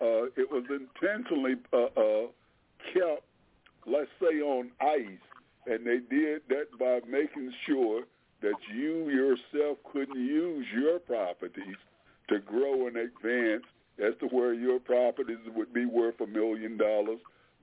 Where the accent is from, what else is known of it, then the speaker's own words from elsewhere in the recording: Delaware, United States; now in Washington, D.C., United States; but I am from Delaware, a couple hundred miles from Washington, D.C., on the East Coast.